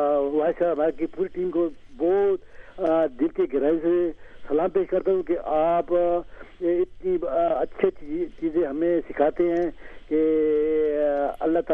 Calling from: Peshawar, Khyber Pakhtunkhwa, Pakistan; مجھے بڑی خوشی ہوئی ہے کہ ایک پاکستانی ہونے کے ناطے

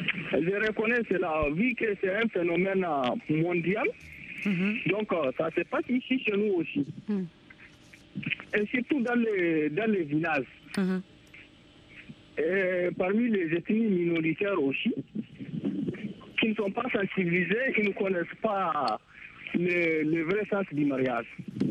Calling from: Niger; Je suis au Niger, dans le département.

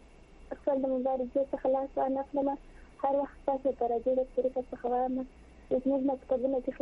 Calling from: Helmand, Afghanistan; زه په هلمند کې یم، هلمند کې

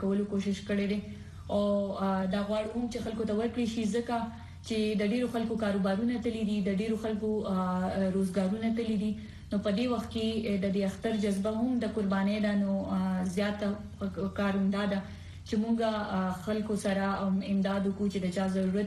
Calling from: Peshawar, Khyber Pakhtunkhwa, Pakistan; زه د پیښور اوسیدونکی یم.

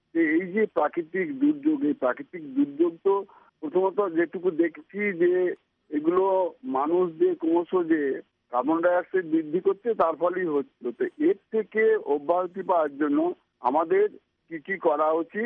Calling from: Bardhaman, West Bengal, India; ভোটব্যান নাগেরপাড়া বর্ধমান থেকে বলছি।

